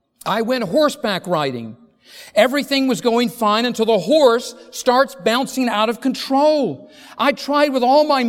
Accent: North Carolina, United States; I grew up in North Carolina.

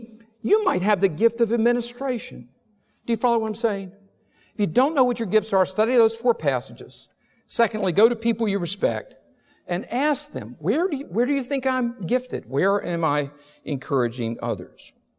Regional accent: North Carolina, United States; I grew up in North Carolina.

